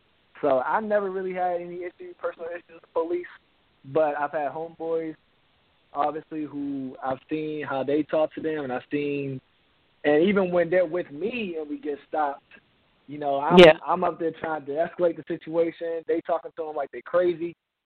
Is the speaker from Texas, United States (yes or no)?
no; Baltimore, Maryland, United States; I'm from Baltimore, Maryland, and as bad as Baltimore is